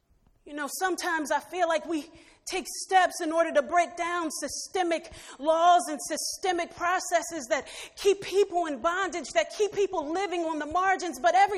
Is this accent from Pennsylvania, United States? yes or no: yes; Philadelphia, Pennsylvania, United States; being 10 years old, African-American little girl growing up in West Philadelphia, you know, sometimes looking for hope